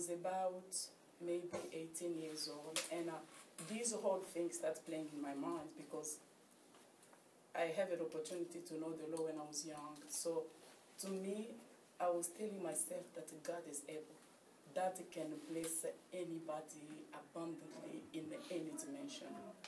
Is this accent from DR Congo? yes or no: yes; Kinshasa, DR Congo; Growing up in Africa, there was, particularly in Congo, in the city of Kinshasa where I grew up